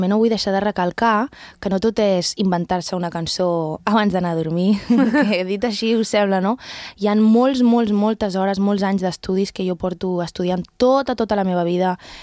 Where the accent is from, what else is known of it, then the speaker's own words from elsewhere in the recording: Calella, Catalonia, Spain; jo vinc de Calella, d'un lloc que quasi tots els veïns ens coneixem, i no sé, em fa molta il·lusió sentir-me orgullosa dels meus orígens, de qui sóc, d'on vinc.